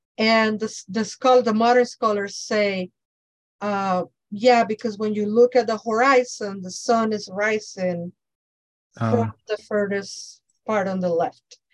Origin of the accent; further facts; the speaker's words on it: Mexico City, Mexico; now in Chicago, United States; Because I grew up in Mexico, which is tropical, Mexico City. The coldest I ever felt was 40. 40 was the coldest I ever felt in Mexico.